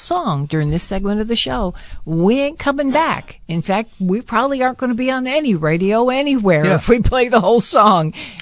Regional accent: Ripley, Tennessee, United States; born there; I was born in Ripley, Tennessee.

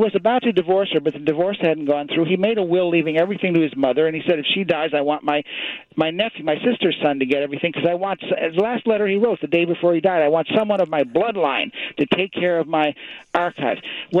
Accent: Chicago, Illinois, United States; Tremendously. Yeah, Chicago is my hometown. It will always be. It's there in my heart, you know.

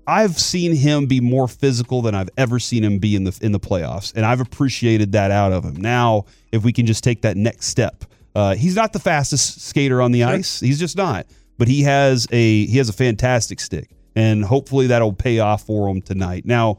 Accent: Manitoba, Canada; I grew up in Manitoba, even lived in Winter Pig.

